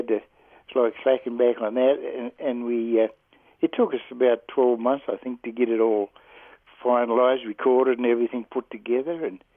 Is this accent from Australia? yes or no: yes; Walker, New South Wales, Australia; I was born in Walker in New South Wales, and I grew up down there